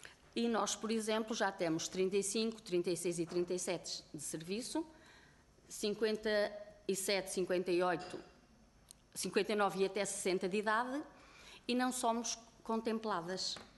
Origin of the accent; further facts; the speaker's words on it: Celorico de Basto, Norte, Portugal; now in Lisbon, Portugal; Nós somos do Norte, somos de Celurito de Basto, qualquer uma de nós foi trabalhar, eu vim para aqui, para Lisboa, para o Lumiar